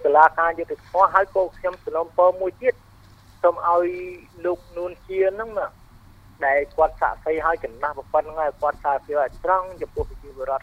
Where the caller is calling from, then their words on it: Kampong Cham, Cambodia; បាទខ្ញុំមកពីខេត្តបឹងចាម